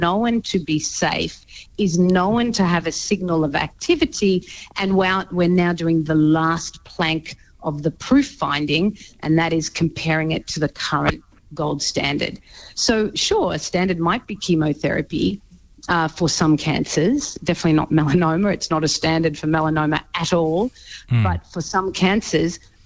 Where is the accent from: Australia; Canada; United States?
Australia; As an Australian who pays a lot of tax, and I'm proud to pay a lot of tax, I think that's wonderful.